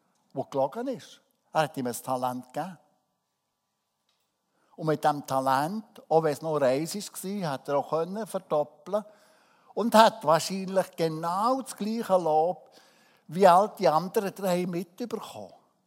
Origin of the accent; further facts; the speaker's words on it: Switzerland; da sind wir als Schweizer natürlich schon eindeutig herausgefordert.